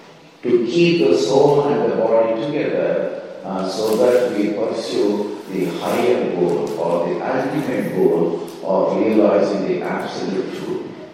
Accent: Hyderabad, Telangana, India; I'm coming from Hyderabad, south of India.

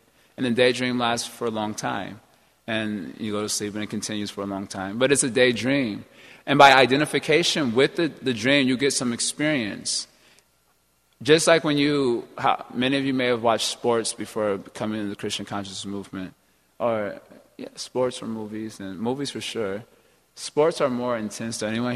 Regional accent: Chicago, Illinois, United States; we're from Chicago, so we were wanting the Bulls to win.

